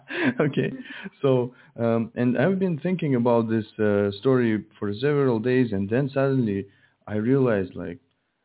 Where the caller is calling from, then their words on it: Russia; I'm calling from Russia, yes.